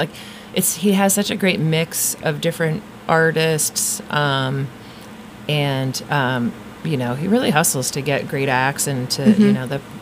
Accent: New York, United States; now in Somerville, United States; Yeah, I grew up in New York and then moved to Somerville in 2001.

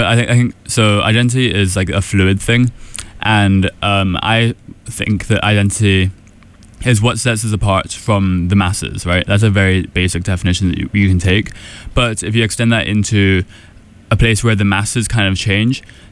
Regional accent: Hong Kong; having a Chinese father and a British mother and growing up in Hong Kong.

